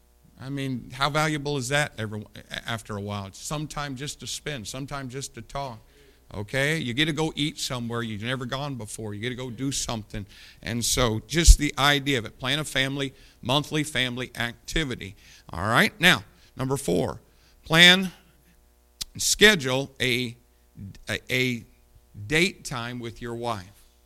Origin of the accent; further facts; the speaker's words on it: Indiana, United States; If I'm away from here in another state, and I mention I'm from Indiana, you know what most people say?